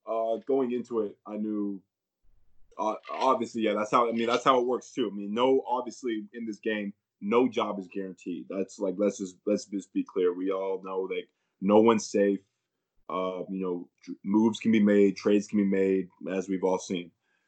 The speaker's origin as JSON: {"language": "English", "country": "Canada", "tie": "born or raised there", "said": "You know, I grew up in Canada. From the get-go, I was an underdog to a lot of Americans trying to go Div 1."}